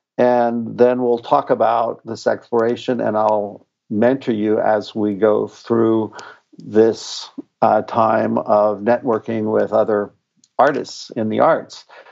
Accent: Los Angeles, California, United States; also born or lived in Cincinnati; He lived in Los Angeles, and I'm originally from Los Angeles, even though I was in Cincinnati.

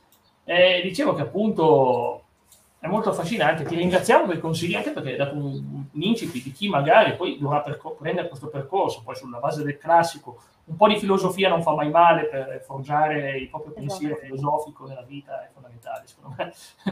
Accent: Vercelli, Piedmont, Italy; Sono di Vercelli, quindi Vercelli nato, cresciuto.

